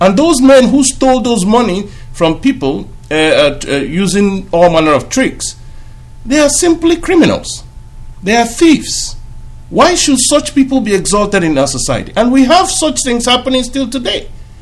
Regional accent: Nigeria; We grew up in Nigeria.

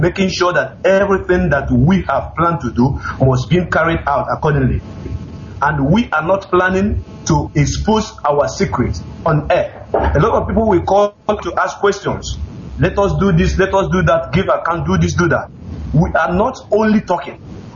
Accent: Enugu State, Nigeria; now in Dubai, United Arab Emirates; I am from Enugu State in the local government area, Biafra.

